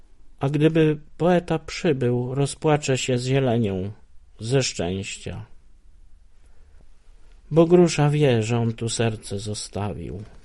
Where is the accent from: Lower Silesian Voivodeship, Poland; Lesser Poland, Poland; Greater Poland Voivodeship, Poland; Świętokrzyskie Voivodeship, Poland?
Lesser Poland, Poland; Szerzyny; to jest między, tam za Jasłem, między Bieczem a Jasłem, właśnie moje rodzinne strony, Szerzyny